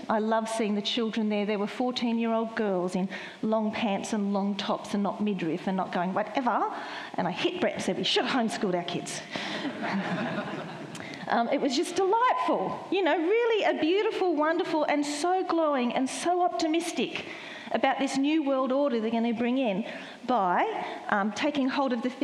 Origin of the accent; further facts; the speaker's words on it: Australia; accent: Australian; My accent is Australian.